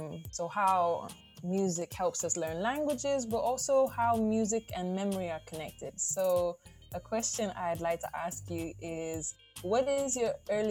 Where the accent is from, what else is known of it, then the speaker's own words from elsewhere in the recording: Barbados; being half English, half Eritrean, and growing up in Barbados in different places